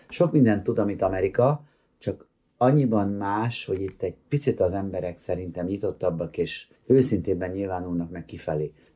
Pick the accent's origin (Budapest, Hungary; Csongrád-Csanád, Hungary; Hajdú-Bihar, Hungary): Csongrád-Csanád, Hungary; Szeged; én 80-as években nőttem fel, sőt a 70-es években igazán Szegeden